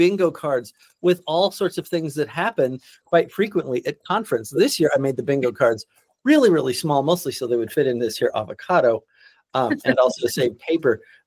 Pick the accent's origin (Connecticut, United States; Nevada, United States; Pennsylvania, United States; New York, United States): Nevada, United States; Reno; I'm from Reno, Nevada, where Manny is also from. We're also neighbors.